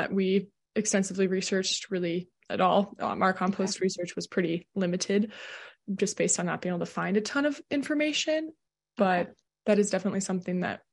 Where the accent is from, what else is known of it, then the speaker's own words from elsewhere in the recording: Minnesota, United States; I am from Minnesota, currently reside in basically Minneapolis right now.